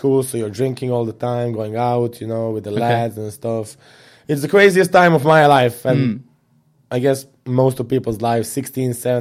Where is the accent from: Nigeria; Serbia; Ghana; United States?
Serbia; growing up in Serbia, I'm very grateful that I grew up there.